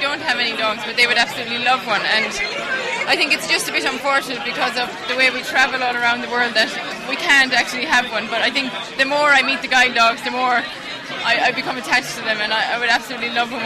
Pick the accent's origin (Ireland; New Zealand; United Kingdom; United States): Ireland; Cobh, Munster; I mean, I'm from Cove, so there's a few down in Cove now I would have seen when I was growing up.